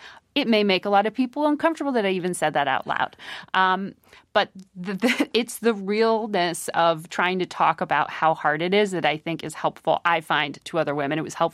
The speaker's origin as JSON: {"language": "English", "town": "Greenwich", "region": "Connecticut", "country": "United States", "tie": "born or raised there", "said": "And I grew up in Connecticut with a dad on Wall Street."}